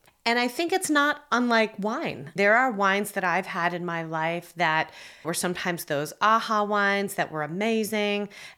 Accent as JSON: {"language": "English", "region": "New Jersey", "country": "United States", "said": "So last month, I was in my home state of New Jersey"}